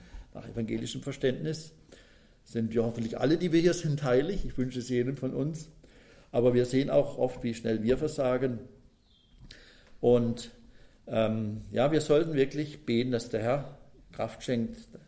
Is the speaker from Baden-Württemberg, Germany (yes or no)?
yes; Pforzheim, Baden-Württemberg, Germany; der ging in meiner Heimatstadt Pforzheim zur Schule